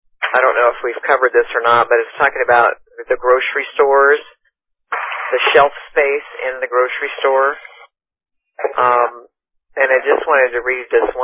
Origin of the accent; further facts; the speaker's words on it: Waco, Texas, United States; I was raised in Waco, Texas, and so Dr. Pepper is from there.